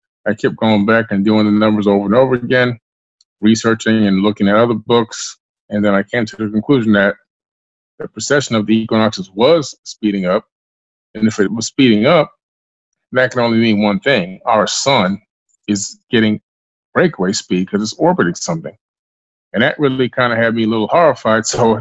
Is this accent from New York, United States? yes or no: yes; Queens, New York, United States; now in Florida, United States; We moved from New York, Queens, New York, all the way to Oak Bluff, Florida.